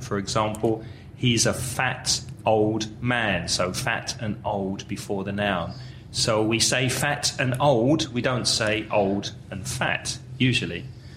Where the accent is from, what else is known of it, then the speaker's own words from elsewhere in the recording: England, United Kingdom; born there; accent: English; I was born in England. When I speak a foreign language with an English accent, that's part of who I am.